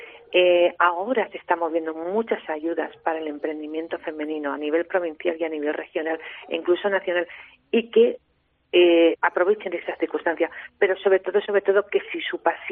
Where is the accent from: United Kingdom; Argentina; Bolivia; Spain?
Spain; Robledo, Castilla-La Mancha; Yo, que soy de Robledo, que es de la Sierra de Alcaraz, me encanta ver mi pueblo